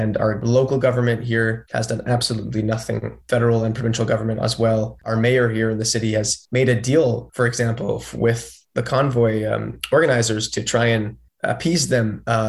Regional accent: Montreal, Quebec, Canada; my parents live in Montreal, right? They're watching it. I'm from Montreal

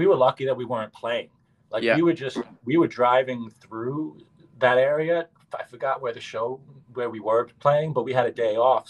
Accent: Yonkers, New York, United States; And like, I've grown up here my whole life. I grew up in Yonkers. It's like by car, you're like 20 minutes

